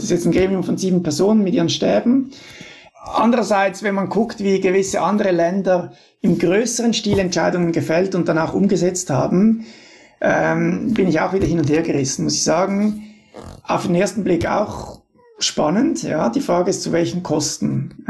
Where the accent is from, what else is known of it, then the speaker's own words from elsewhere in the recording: Switzerland; Als Schweizer und als auch Vertreter der demokratischen Denkweise.